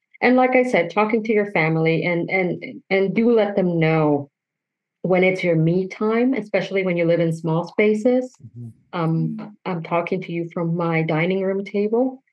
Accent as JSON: {"language": "English", "town": "Mexicali", "region": "Baja California", "country": "Mexico", "said": "And I come from a border town. I'm from the north. I'm from Mexicali."}